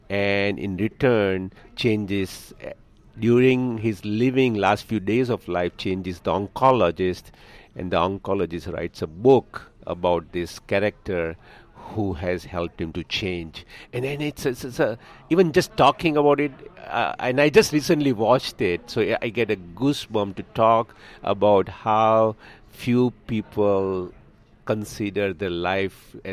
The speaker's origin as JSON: {"language": "English", "country": "India", "tie": "born or raised there", "moved": "yes", "lives_now": "United States", "said": "I grew up in India"}